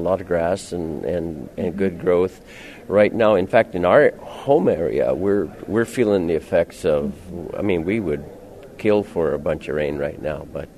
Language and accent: English; Mackville, North Dakota, United States; My family and I, we ranch at Mackville, North Dakota. Our family's been there for many, many years.